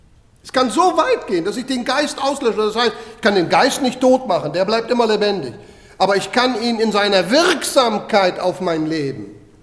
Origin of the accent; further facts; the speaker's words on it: North Rhine-Westphalia, Germany; ein bisschen anders als in Bayern, ich komme aus der Kölner Gegend, und da war das so, also jedes Dorf hatte da so seinen Maibaum.